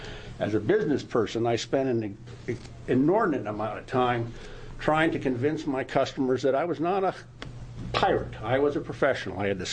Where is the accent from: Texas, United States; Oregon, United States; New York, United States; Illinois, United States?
Oregon, United States; Gales Creek; I'm from Gales Creek, Oregon